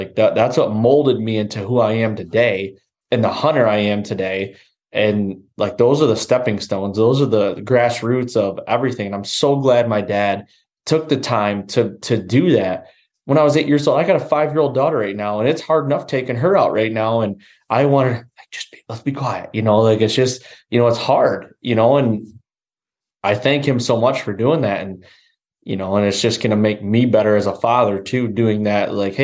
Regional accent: Michigan, United States; I'm so glad that I grew up here in Michigan.

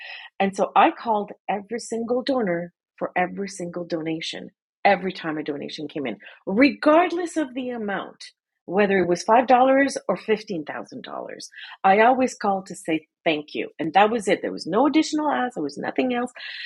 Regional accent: Canada; and I'm going to include Canada, being Canadian

